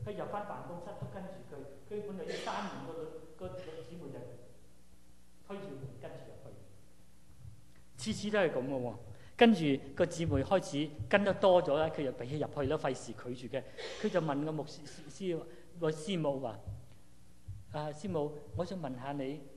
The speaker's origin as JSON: {"language": "Chinese", "region": "Guangdong", "country": "China", "said": "我廣東人知道，即是不奉獻那麼解。"}